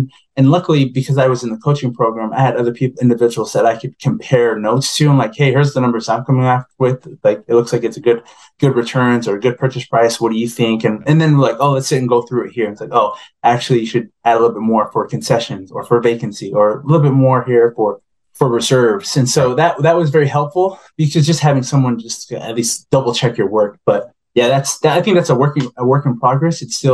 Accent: Utah, United States; also born or lived in Arizona; Utah, I grew up in Utah all my life until about 9 years ago.

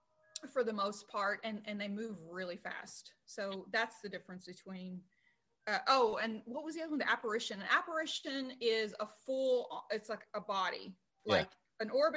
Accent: Dallas, Texas, United States; now in Fort Smith, United States; I'm in Fort Smith, Arkansas. I'm originally from Dallas, Texas, born and raised in Dallas.

